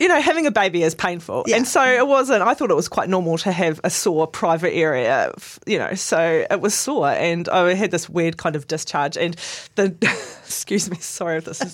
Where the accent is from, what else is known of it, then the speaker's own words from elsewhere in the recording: Southland, New Zealand; I'm from Southland, I'm quite a big girl, you know, I'm quite tall and big boned.